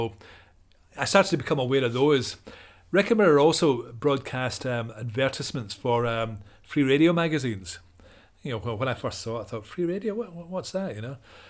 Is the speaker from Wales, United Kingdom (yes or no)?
no; Scotland, United Kingdom; So I think being a Scotsman, I found that quite interesting as well at the time, you know.